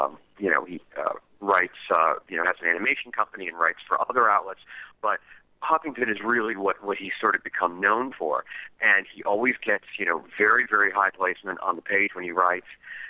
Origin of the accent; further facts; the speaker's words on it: Miami, Florida, United States; born there; also born or lived in New York; I was born in Miami. I lived a long time in New York.